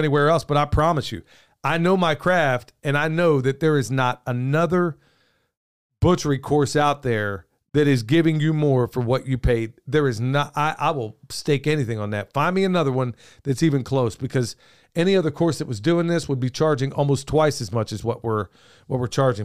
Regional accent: United States; And frankly, I'm an American first.

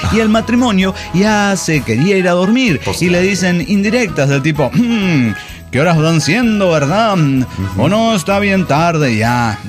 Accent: Torreón, Coahuila, Mexico; de Torreón, Coahuila.

